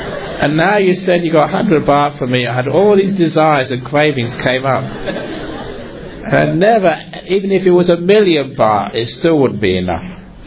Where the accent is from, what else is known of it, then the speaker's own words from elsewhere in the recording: England, United Kingdom; I was brought up in England. It was mostly a Christian country.